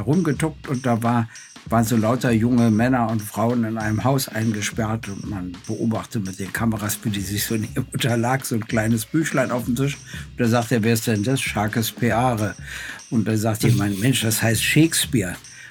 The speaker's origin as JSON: {"language": "German", "region": "Berlin", "country": "Germany", "tie": "born or raised there", "said": "dann in meiner Heimat, nämlich am 16.12. in Berlin"}